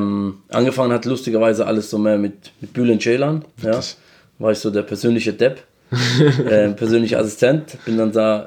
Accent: Mannheim, Baden-Württemberg, Germany; ja, guten Tag, ich komme aus Mannheim.

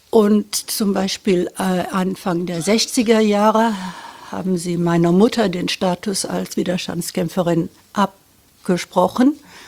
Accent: Düsseldorf, North Rhine-Westphalia, Germany; möchte über mich selber reden und meine Familie und meine Kindheit in Düsseldorf in den 50er Jahren.

